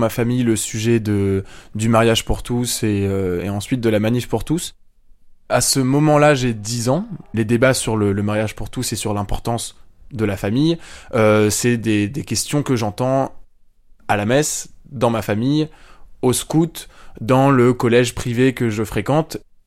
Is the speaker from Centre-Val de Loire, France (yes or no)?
no; Douai, Hauts-de-France, France; also born or lived in Lille; j'ai 21 ans et je suis étudiant à Paris, en philosophie. Je viens du nord de la France, j'ai grandi à Douai et à Lille